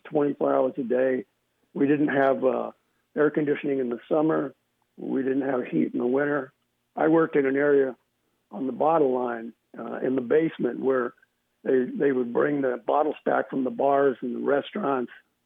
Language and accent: English; Colorado, United States; Oh, thank you, Dennis. It's good to be talking to my home state.